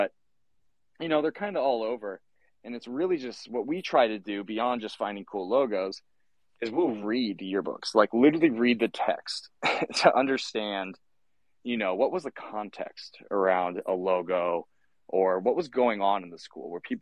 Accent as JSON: {"language": "English", "region": "Indiana", "country": "United States", "tie": "born or raised there", "said": "growing up in Indiana, you love college, you love all sports."}